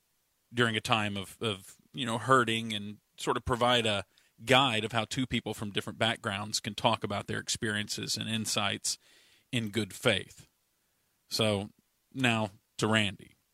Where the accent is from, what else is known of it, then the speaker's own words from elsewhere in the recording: Richardson, Texas, United States; He grew up in Pleasant Grove. I grew up in Richardson.